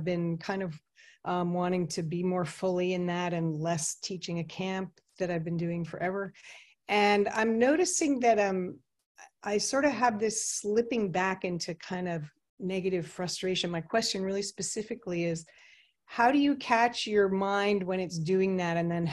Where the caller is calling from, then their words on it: Maui, Hawaii, United States; I'm calling from Maui, Hawaii.